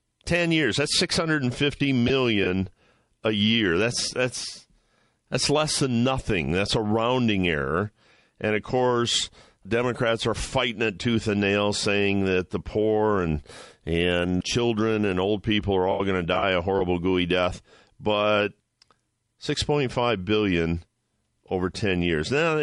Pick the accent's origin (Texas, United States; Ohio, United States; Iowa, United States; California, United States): Ohio, United States; Kasich won my home state of Ohio.